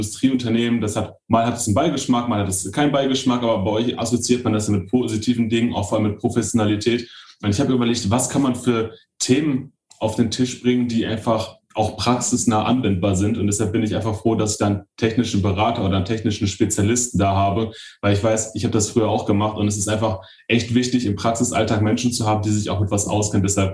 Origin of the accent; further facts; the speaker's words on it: North Rhine-Westphalia, Germany; ist sein berufliches Reisegebiet meine alte Heimat, das Ruhrgebiet